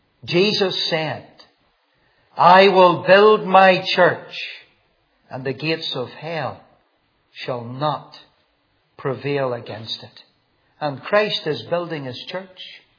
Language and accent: English; Northern Ireland, United Kingdom; And she said, where are you from? And I says, we're from Northern Ireland.